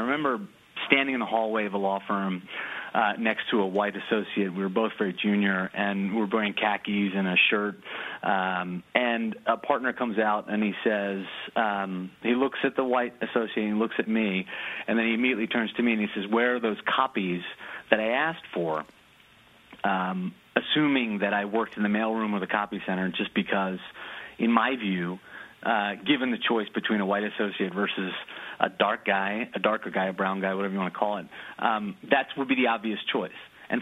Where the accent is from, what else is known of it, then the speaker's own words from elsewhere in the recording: United States; born there; I'm not African American. I'm actually Indian. I was born in the United States, but I'm obviously brown.